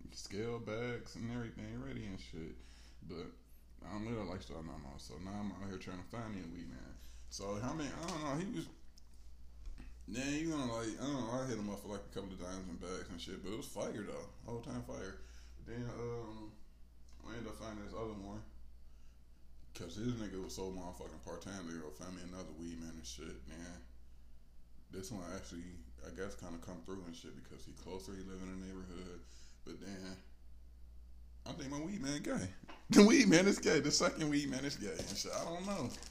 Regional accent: Detroit, Michigan, United States; bitch, I'm not from out here, I'm from Detroit. That's my excuse for everything. Bitch, I'm from Detroit.

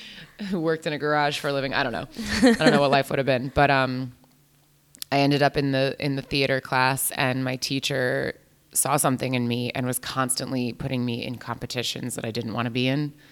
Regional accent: New Jersey, United States; I realized I didn't do that. … I'm an actor. I'm from New Jersey.

